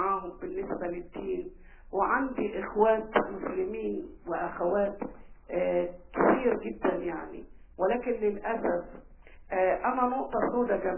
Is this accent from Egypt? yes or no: no; Saudi Arabia; لا الاصل انا سعوديه صراحه